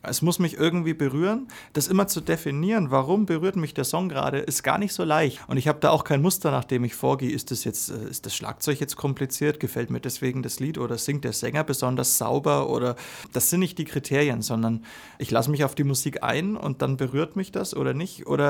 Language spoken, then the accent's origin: German; Limmersdorf, Bavaria, Germany; now in Bayreuth, Germany; Heimat ist definitiv in Oberfranken. Ich bin in Limmersdorf aufgewachsen und fühle mich da auch heute noch pudelwohl. Und da spüre ich schon, da ist meine Heimat, da gehöre ich hin. Und jetzt lebe ich mit meiner Familie in Bayreuth.